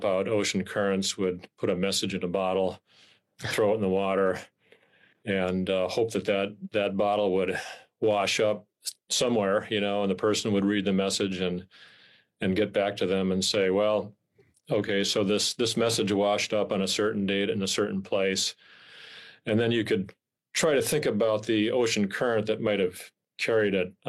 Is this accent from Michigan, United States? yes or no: no; Rhinelander, Wisconsin, United States; when I was growing up in Rhinelander and those nice snowfalls.